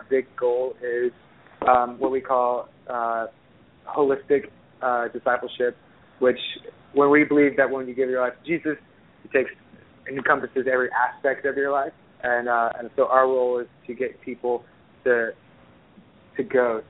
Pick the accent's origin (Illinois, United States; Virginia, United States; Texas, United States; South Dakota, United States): Texas, United States; So I'm from Southeast Texas.